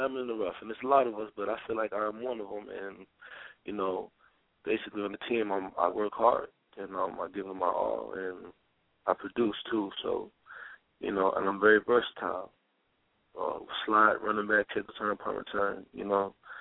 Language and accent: English; New York, United States; Because, you know, a lot of times growing up in New York, you don't really know anything besides it, you know?